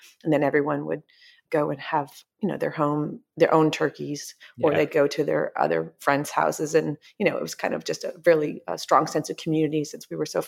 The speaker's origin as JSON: {"language": "English", "region": "New England", "country": "United States", "tie": "born or raised there", "said": "as well as some of the recipes that I grew up with in New England, with apples and cranberries and things like that."}